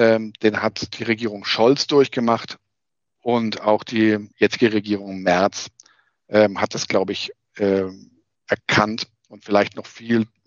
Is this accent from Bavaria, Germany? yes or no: yes; Bavaria, Germany; born there; ich komme gebürtig aus Bayern.